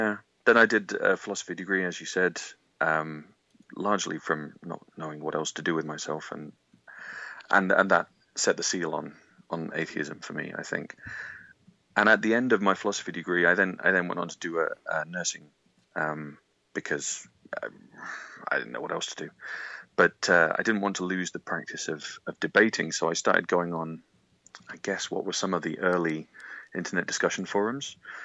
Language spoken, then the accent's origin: English; Yorkshire and the Humber, United Kingdom; also born or lived in Midlands; I was born in the Midlands in Britain, and grew up mostly in Yorkshire, in a very liberal Methodist church